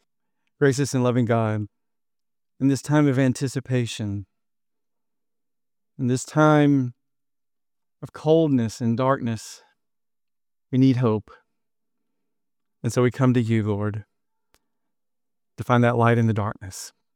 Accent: Huntsville, Alabama, United States; So we got an Alabama map, and I'm from Huntsville right up here. There's Huntsville. That's my hometown.

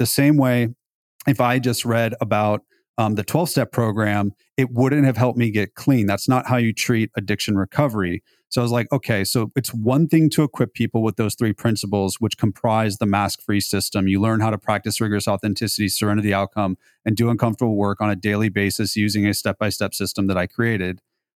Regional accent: Beverly Hills, California, United States; But like growing up in Beverly Hills, I saw a lot of people that had a lot of stuff that weren't happy.

